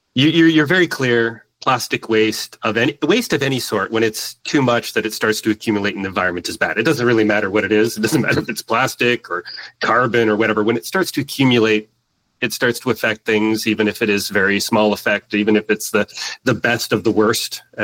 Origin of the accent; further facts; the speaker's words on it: Canada; So if you want to take, so me being Canadian and obviously would be left wing in the States